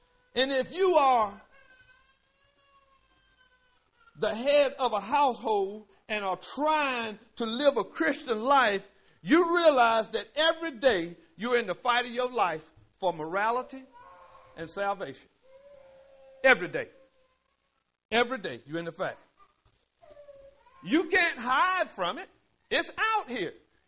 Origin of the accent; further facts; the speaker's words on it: Willard, North Carolina, United States; I'm from Willard. I'm from Willard, North Carolina. That's 37 miles northwest of Wilmington.